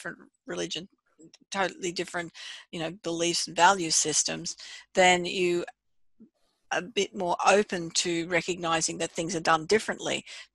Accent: Australia; being an Australian

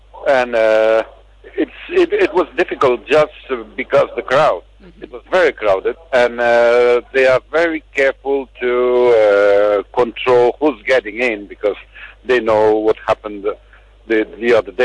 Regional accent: Barcelona, Catalonia, Spain; English is a second language; I'm from Barcelona

